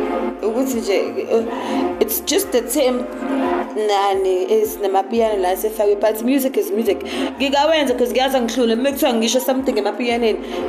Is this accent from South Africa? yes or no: yes; Durban, KwaZulu-Natal, South Africa; So, I do, I'm from Durban. What do you expect?